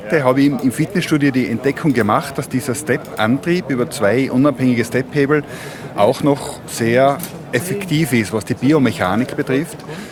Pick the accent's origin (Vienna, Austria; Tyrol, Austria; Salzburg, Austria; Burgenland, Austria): Tyrol, Austria; Mayrhofen; gebürtig aus Mayofen im Zillertal.